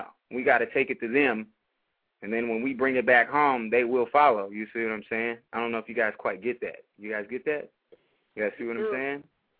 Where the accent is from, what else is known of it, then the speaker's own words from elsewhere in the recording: Seattle, Washington, United States; it's amazing the type of response that I've gotten just by telling people I'm from Seattle.